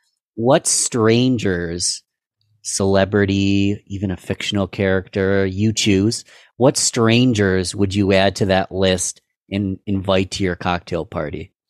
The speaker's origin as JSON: {"language": "English", "region": "New York", "country": "United States", "said": "I'm from New York, so it's a great place to go when it's cold here."}